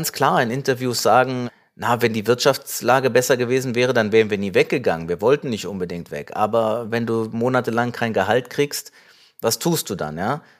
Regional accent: Korbach, Hesse, Germany; Der Name ist griechisch tatsächlich, das ist von meiner Vaterseite so. Aber aufgewachsen bin ich in Deutschland in einer kleinen Stadt im nördlichen Hessen, in Korbach. Und dort in einer Siedlung, in der nach 1990 viele Russlanddeutsche sich niederließen.

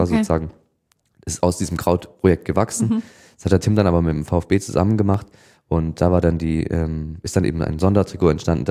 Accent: Böblingen, Baden-Württemberg, Germany; Ich komme ja hier aus Böblingen, also auch nicht weit weg.

